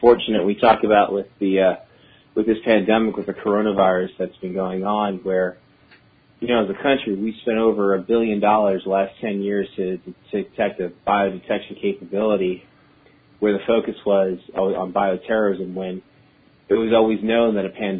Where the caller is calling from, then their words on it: Washington, District of Columbia, United States; I'm calling from the D.C., Washington, D.C. area.